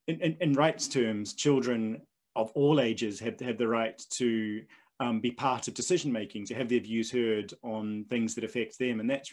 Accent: New Zealand; moved away as an adult; now in Scotland, United Kingdom; And I'm from New Zealand, as people may pick up from my accent, which I still have even after 20 years of living in Scotland.

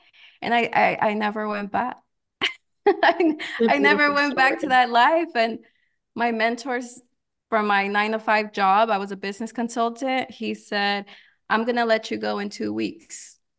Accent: California, United States; Mind you, I'm born and raised in California my whole life, right?

